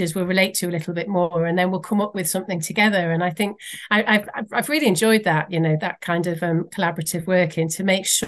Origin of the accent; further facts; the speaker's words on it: Wales, United Kingdom; from when I was a child growing up in Wales